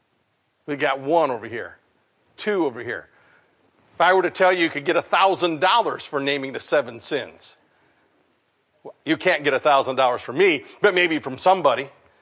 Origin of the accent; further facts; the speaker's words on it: United States; I mean, I'm glad I'm an American.